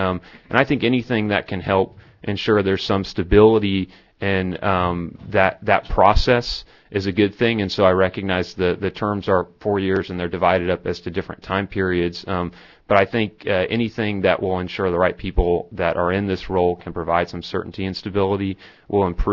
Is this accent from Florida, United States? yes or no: yes; Tampa, Florida, United States; I grew up in Tampa, and electric was what we had.